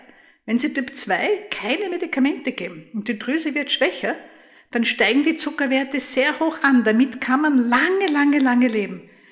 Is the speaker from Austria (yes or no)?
yes; Graz, Styria, Austria; wo etwas passiert ist in meiner Heimatstadt Graz.